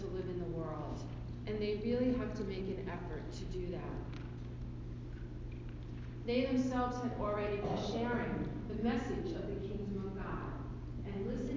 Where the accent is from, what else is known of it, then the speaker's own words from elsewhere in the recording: Astoria, New York, United States; when I was growing up in Astoria